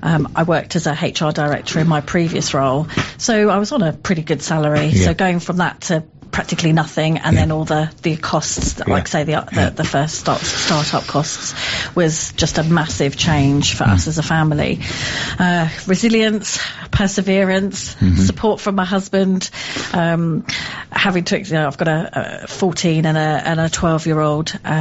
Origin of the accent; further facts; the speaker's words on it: Dover, South East England, United Kingdom; I've always lived in Kent and currently living in Sittingbourne, but I grew up in Dover.